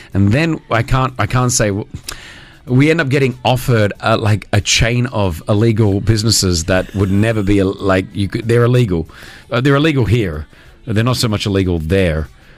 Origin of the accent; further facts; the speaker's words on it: Sydney, New South Wales, Australia; He has held a press conference in my hometown of Sydney.